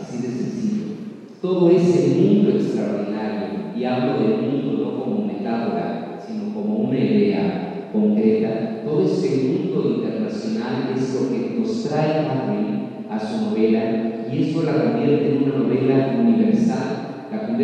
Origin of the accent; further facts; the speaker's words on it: Mexico; eso a nosotros como mexicanos nos debe de aportar muchísimo